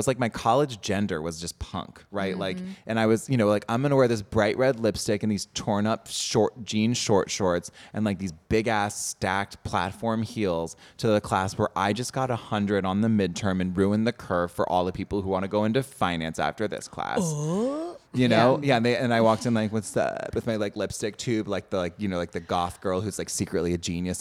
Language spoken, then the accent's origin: English; Raleigh, North Carolina, United States; And like also I grew up in Raleigh, right?